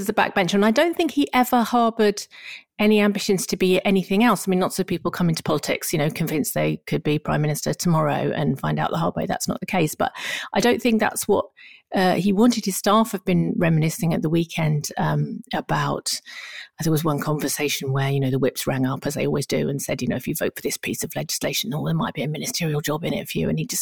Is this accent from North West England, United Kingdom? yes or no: no; East of England, United Kingdom; I'm from Essex